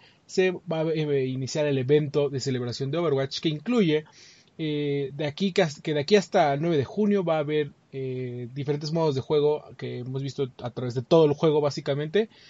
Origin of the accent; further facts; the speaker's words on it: Mexico; para nosotros los mexicanos, o para nosotros los latinos